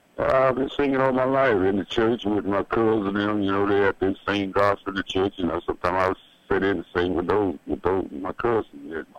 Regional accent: Camden, Mississippi, United States; Yeah, that's right. That's right, Camden, Mississippi.

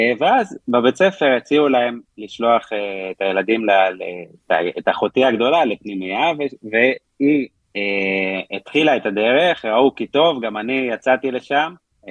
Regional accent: Tel Aviv, Tel Aviv District, Israel; אני גדלתי בפריפריה דרום תל אביב

